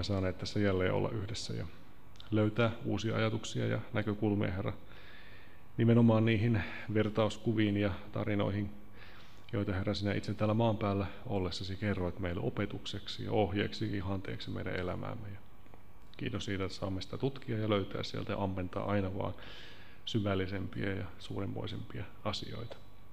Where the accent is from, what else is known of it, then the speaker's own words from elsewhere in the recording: Central Finland, Finland; koska mä olen itse Keski-Suomesta kotoisin.